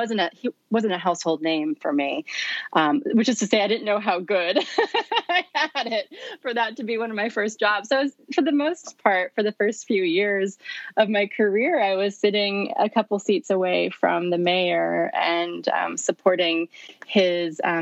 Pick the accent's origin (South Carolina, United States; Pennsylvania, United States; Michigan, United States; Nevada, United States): Nevada, United States; born there; I was born in Nevada, and from as early as I can remember, I wanted to be a ballerina.